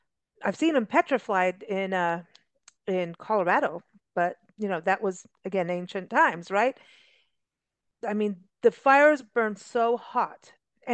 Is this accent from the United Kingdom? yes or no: no; South Africa; I grew up in South Africa.